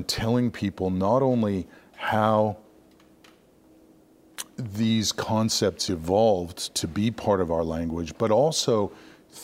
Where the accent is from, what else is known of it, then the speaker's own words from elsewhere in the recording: Malibu, California, United States; born there; now in Kansas City, United States; so we were born in Malibu. I was born in Malibu.